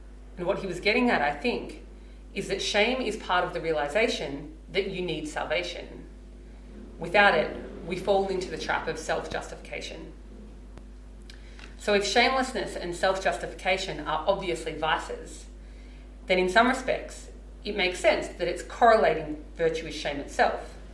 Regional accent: Sydney, New South Wales, Australia; growing up in Western Sydney, I'm definitely familiar with the cultural aspects of shame.

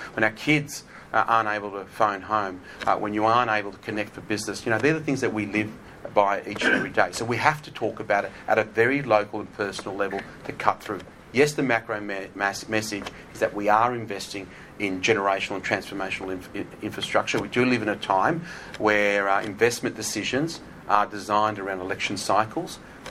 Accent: Queanbeyan, New South Wales, Australia; As a local born and bred in Queanbeyan, a local of the Monaro

